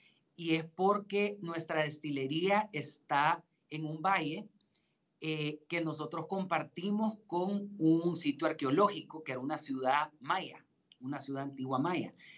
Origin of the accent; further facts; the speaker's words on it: El Salvador; prácticamente como salvadoreños, nos habíamos quedado sin una marca ícono que nos representara